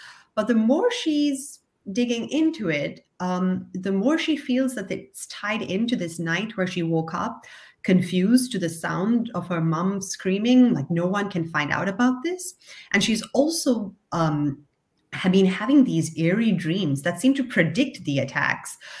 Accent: Sri Lanka; I grew up in Sri Lanka, which is quite a patriarchal society.

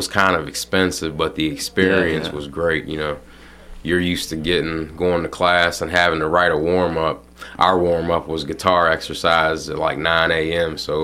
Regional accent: Maryland, United States; now in Kentucky, United States; I'm originally from Maryland.

